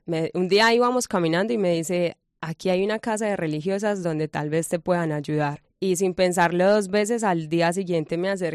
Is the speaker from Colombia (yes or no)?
yes; Colombia; now in Segovia, Spain; Colombia, soy de Colombia